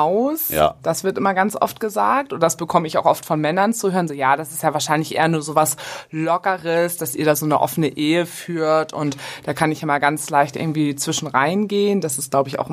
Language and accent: German; Hamburg, Germany; Wir kommen aus Hamburg, da muss ein Anker da sein.